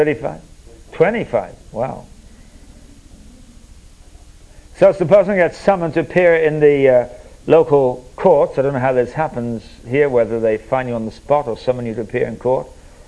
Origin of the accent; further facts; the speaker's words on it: United Kingdom; I'm British and we drive on the other side of the road.